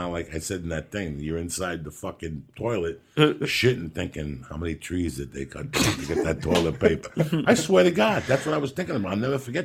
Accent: East Coast, United States; I didn't do mushrooms. I'm from the East Coast like you.

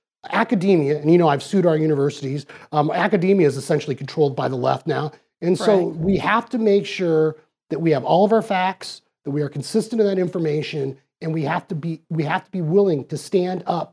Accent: Arizona, United States; You know, I grew up here in Arizona. I'm a public school kid. As you know, I'm a first generation American.

